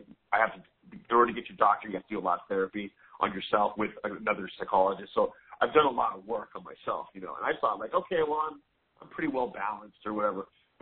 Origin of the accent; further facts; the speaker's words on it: Los Angeles, California, United States; I come from a background of trauma, growing up in the East Los Angeles area, the gang area.